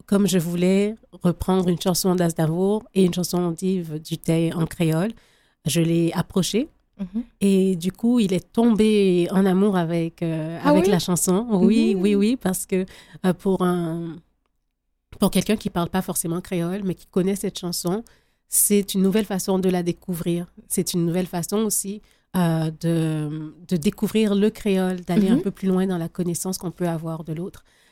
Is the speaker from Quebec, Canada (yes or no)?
yes; Quebec, Canada; born there; je suis née au Québec.